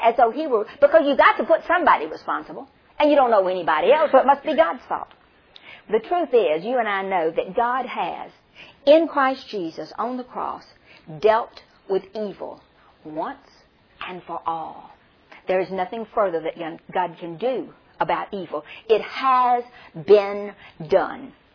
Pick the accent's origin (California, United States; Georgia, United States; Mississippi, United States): Mississippi, United States; I'm from Mississippi, and we're very basic in Mississippi.